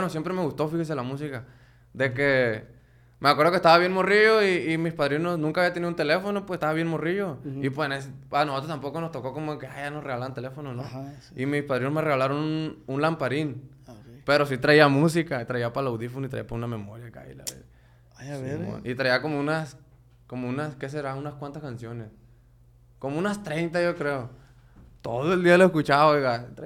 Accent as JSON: {"language": "Spanish", "town": "La Paz", "region": "Baja California Sur", "country": "Mexico", "tie": "born there", "lives_now": "Culiacán, Mexico", "said": "Sí, yo nací en La Baja, en La Paz."}